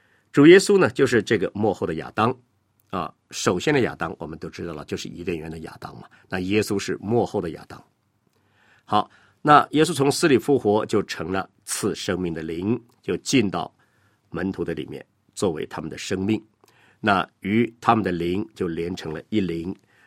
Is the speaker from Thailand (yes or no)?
no; China; 所以如果我们用这个我们中国人比较了解的概念哈，我们中国有名字对吧，有号，有字，有这三样嘛。